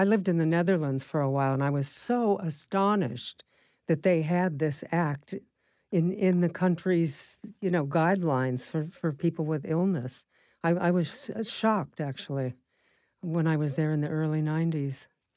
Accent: California, United States; I'm from California, and there's a different tact on that.

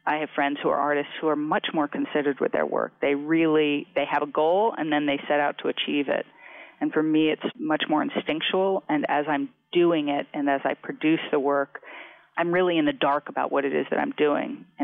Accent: Los Angeles, California, United States; Well, I did grow up in L.A. I grew up with a father who is an actor, so I grew up in Hollywood.

